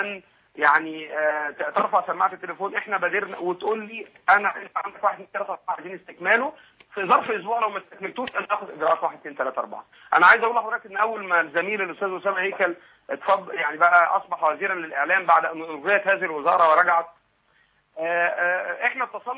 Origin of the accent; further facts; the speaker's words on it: Egypt; واحنا ان شاء الله كمصريين